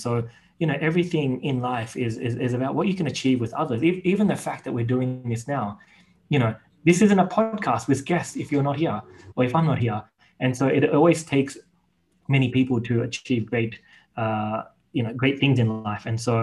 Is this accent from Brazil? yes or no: no; Pakistan; now in Australia; They don't mean anything here in Australia, because we're originally from Pakistan.